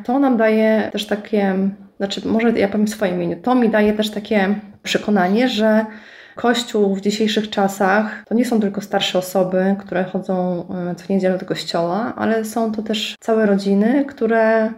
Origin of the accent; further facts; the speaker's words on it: Ostrów Mazowiecka, Masovian Voivodeship, Poland; ponieważ ja pochodzę z Ostrowi Mazowieckiej, więc przejechałam kawał drogi